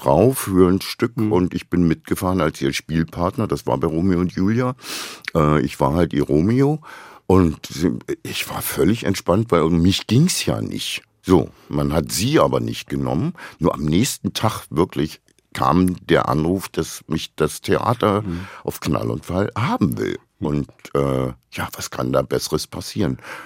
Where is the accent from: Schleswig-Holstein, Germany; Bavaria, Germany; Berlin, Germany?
Berlin, Germany; In Berlin